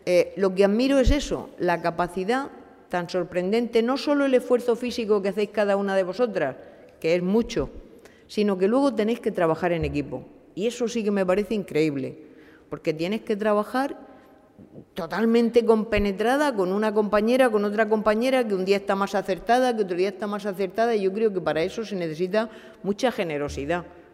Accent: Region of Murcia, Spain; Y resulta que soy murciana.

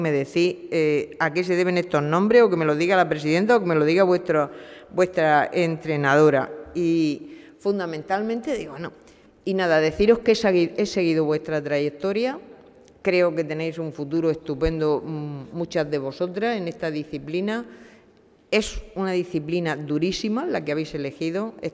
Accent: Region of Murcia, Spain; Y resulta que soy murciana.

